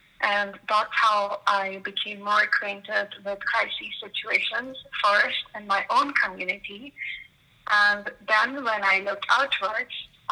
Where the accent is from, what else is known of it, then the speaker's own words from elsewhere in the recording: Mumbai, Maharashtra, India; born there; I am an Indian physician. I was born in Mumbai.